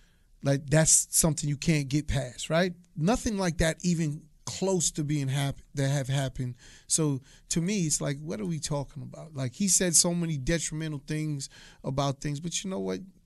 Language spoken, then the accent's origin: English; Hollis, New York, United States; Right, I'm from Hollis, Queens. A lot of those dudes was from Shadyville. Shadyville's right next to Hollis.